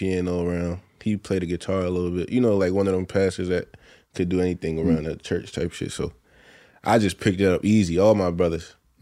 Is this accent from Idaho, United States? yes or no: no; Philadelphia, Pennsylvania, United States; So, and then like growing up in Philly, I'm still trying to find my identity.